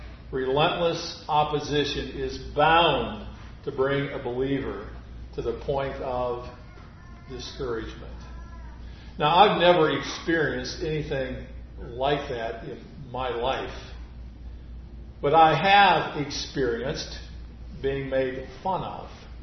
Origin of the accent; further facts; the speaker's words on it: Buffalo, New York, United States; And number two, I was from Buffalo.